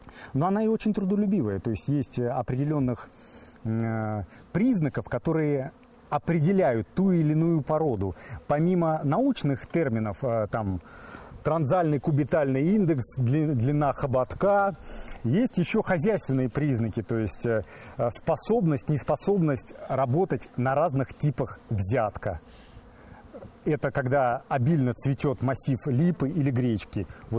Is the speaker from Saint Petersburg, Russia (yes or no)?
no; Lipetsk Oblast, Russia; детства, меня отвозили в деревню, нас трое в семье, три брата. Это Воловский район Липецкой области, и там была колхозная пасека, то есть я родился в Советском Союзе